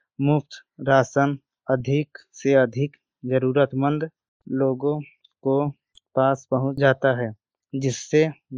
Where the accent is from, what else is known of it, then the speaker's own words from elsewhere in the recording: Sayar, Uttar Pradesh, India; मेरी उम्र 23 वर्ष है। मैं ग्राम सभा सायर ब्लॉक औराई भदोही का निवासी हूँ।